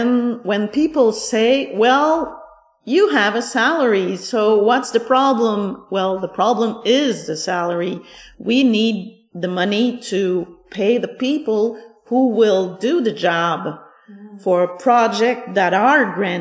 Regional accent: Sherbrooke, Quebec, Canada; born there; because I have lived in many regions, although I was born in Sherbrooke

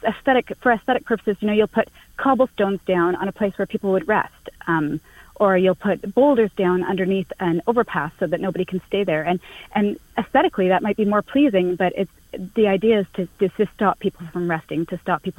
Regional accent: Ottawa, Ontario, Canada; I'm from Ottawa

